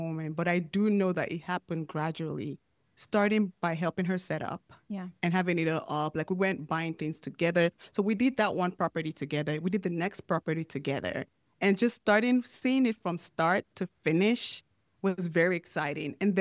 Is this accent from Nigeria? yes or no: yes; Nigeria; back home in my home country, Nigeria